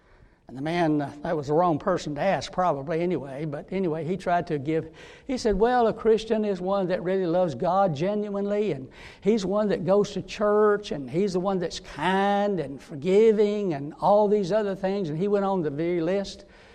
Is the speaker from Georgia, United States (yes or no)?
yes; Georgia, United States; this was in Georgia, and my hometown.